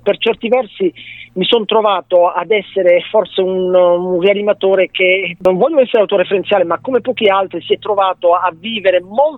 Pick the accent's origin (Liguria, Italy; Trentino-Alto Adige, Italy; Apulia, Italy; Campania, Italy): Apulia, Italy; Castellana Grotte; Io sono di Castellana Grotte